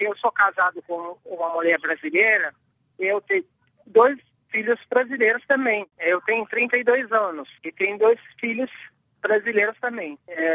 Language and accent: Portuguese; Homs, Homs Governorate, Syria; Portuguese is a second language; moved away as an adult; now in Brazil; eu sou da cidade de Homs, no bairro que chamam Insha'at, que é uma classe alta que mora dentro desse bairro.